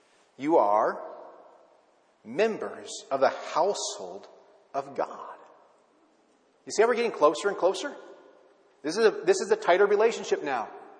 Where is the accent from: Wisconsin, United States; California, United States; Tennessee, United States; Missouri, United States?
Wisconsin, United States; I'm like, I'm from Wisconsin. That's like right next to each other.